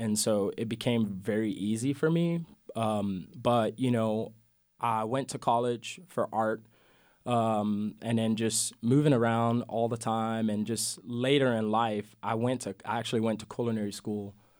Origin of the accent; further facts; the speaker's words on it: Louisiana, United States; So we grew up on the West Bank, so we didn't get as much flooding, but we did definitely get wind damage. The back of my mom's house blew completely off.